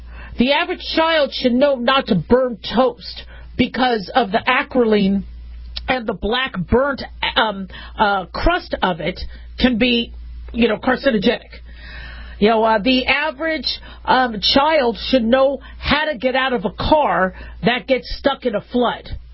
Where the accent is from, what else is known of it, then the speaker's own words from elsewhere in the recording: Arizona, United States; also born or lived in California; I grew up in California for a little bit, and we had to do earthquake drills. That was nice. That was great. Growing up in Arizona, we had desert survival courses.